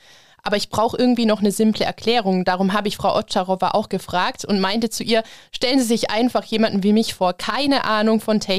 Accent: Baden-Württemberg, Germany; und da würde ich als Schwäbin sagen, Obacht!

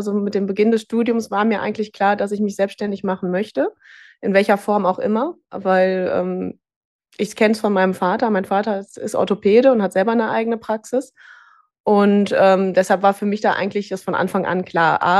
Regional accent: Rhineland, Germany; also born or lived in Hannover; hatte ich mich als Rheinländer natürlich wieder zurückgezogen ins Rheinland.

